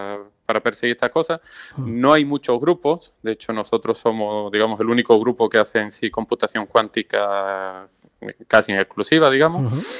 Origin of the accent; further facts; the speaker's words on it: Andalusia, Spain; como andaluz también me gustaría ver que parte viene también